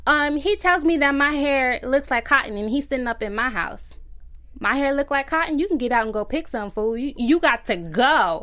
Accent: Inglewood, California, United States; In LA, I'm from Inglewood.

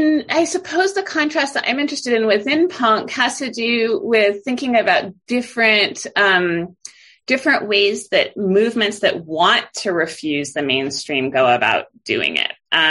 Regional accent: Portland, Oregon, United States; I write about my own experience growing up in Portland, Oregon during the 1990s.

